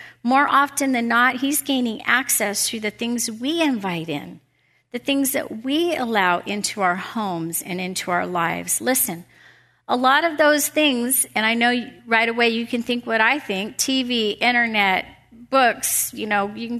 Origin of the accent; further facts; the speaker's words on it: Oregon, United States; Now, I grew up in Southern Oregon, way out in the boonies, in the mountains, and there wasn't a need to lock doors.